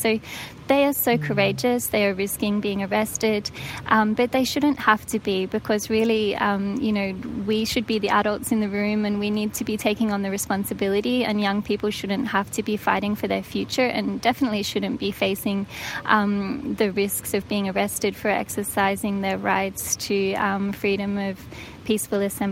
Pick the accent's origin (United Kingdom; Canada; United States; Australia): Australia; So I'm from Australia, and I was so sad to wake up this morning